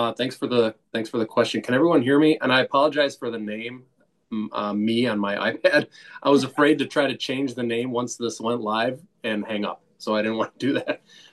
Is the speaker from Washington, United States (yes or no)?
no; Madison, Wisconsin, United States; also born or lived in Arizona; Nearly a lifelong Madisonian. I was born in Arizona because that's where mom was when I decided to come. But otherwise raised on the east side. Love Madison.